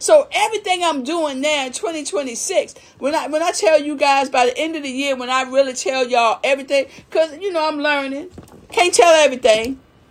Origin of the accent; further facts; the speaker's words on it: New Kent, Virginia, United States; my dad pruned trees in the country when I grew up in New Kent, Virginia.